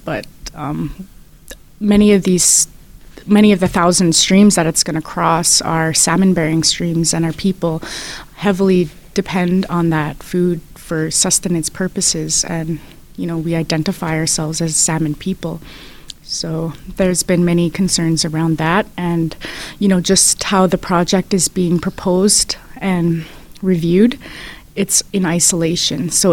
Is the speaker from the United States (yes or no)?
no; British Columbia, Canada; And I am a member of the Frog Clan, and I come from Sykes, which is part of the Carrier Nation in central British Columbia.